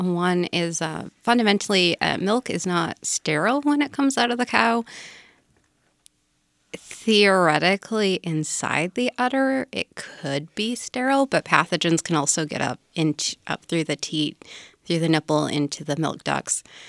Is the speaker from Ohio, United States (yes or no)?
no; Wisconsin, United States; I'm from Wisconsin, and everybody sprayed raw manure on the fields, and it's just, oh.